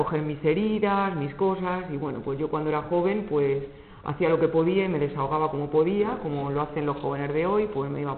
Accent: Alcorcón, Community of Madrid, Spain; seguramente y que, bueno, yo soy de aquí, de Alcorcón, o allí es donde nací y donde transcurrió mi infancia y mi juventud.

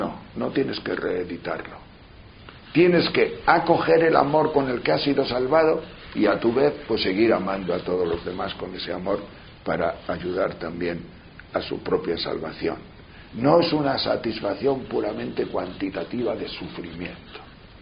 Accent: León, Castile and León, Spain; por ahí por norte, por mi tierra, venden esos guisantes envasados. Y había traído de León 5 o 6 kilos.

